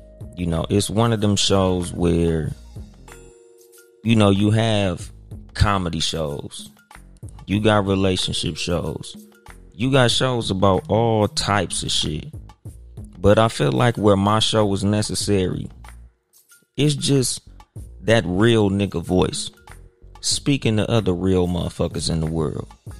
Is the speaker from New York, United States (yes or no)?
no; Compton, California, United States; accent: West Coast; the perspectives is from me, myself … from Compton, California. So, of course, by my accent, by the beat that you hear playing in the background, it's going to be some West Coast shit.